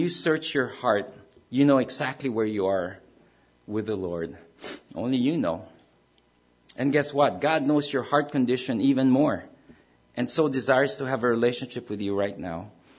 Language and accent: English; Manila, Metro Manila, Philippines; when I grew up in Manila, Philippines, I was youngest of 9 children.